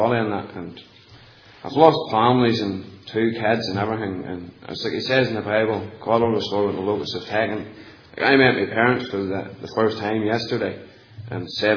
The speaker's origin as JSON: {"language": "English", "town": "Ballymena", "region": "Northern Ireland", "country": "United Kingdom", "said": "I'm from Ballymena, County Antrim."}